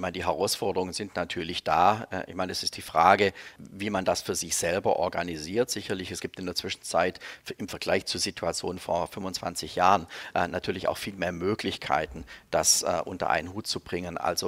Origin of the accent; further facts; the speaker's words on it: Baden-Württemberg, Germany; accent: Swabian; now in Northeast Germany; ich bin jetzt seit sehr, sehr langer Zeit hier oben im Nordosten. Ich glaube, da würde das Schwäbisch eher in der Kommunikation Schwierigkeiten bereiten. Aber ich höre es schon noch. Also, wir könnten das auch schon auch in Schwäbisch machen.